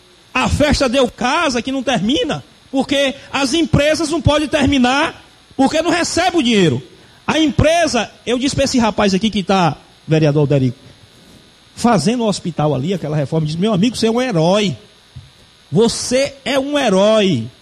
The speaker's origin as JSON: {"language": "Portuguese", "town": "Guadalupe", "region": "Piauí", "country": "Brazil", "said": "E nós, como piauiense e como guadalupense, com o potencial que a nossa Guadalupe tem agrícola"}